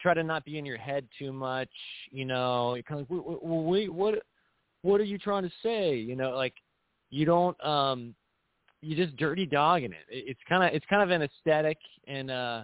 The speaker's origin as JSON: {"language": "English", "town": "Huntington Beach", "region": "California", "country": "United States", "accent": "Huntington Beach", "said": "my first language isn't actually English. It's actually what linguists refer to as Huntington Beach Creole. It's like it's a dialect."}